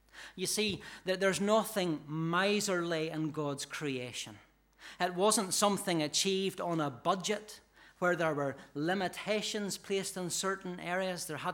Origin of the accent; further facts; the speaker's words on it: Ballymena, Northern Ireland, United Kingdom; accent: broad; hopefully my accent's not as pronounced as it was. It used to be quite broad, being from just outside Ballymena, and there was a lady after church that day asked me what part of Scotland I was from.